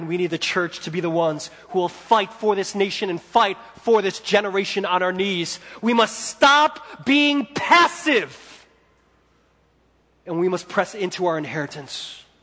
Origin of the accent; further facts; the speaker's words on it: United States; I'm American, so I could say this for America.